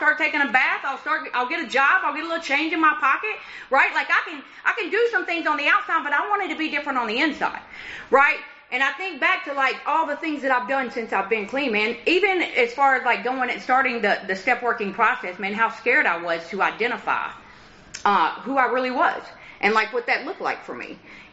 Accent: Nashville, Tennessee, United States; I'm from Nashville, right? I'm from Tennessee.

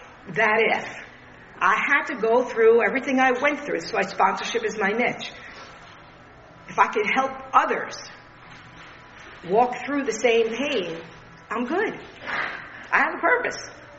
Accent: New York, United States; My delivery was harsh, and my excuse was I'm from New York. That's who we are. But that doesn't have to be who I am. So I moved to Florida via Myrtle Beach.

